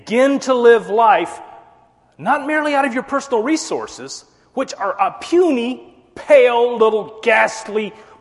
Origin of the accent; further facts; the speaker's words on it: Virginia, United States; I grew up in Virginia, the south of the border. Only son in a family of four, three sisters.